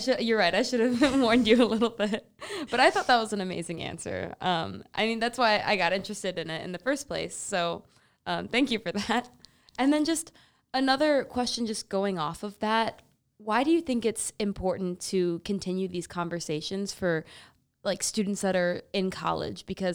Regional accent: Missouri, United States; I came from Missouri, and my high school, like, I'm not going to lie, it was probably 99% white.

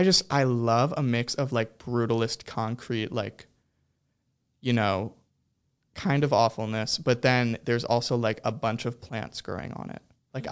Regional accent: Chicago, Illinois, United States; I'm from Chicago, and I've done, like, a lot of, you know, kind of political, social type stuff around the city

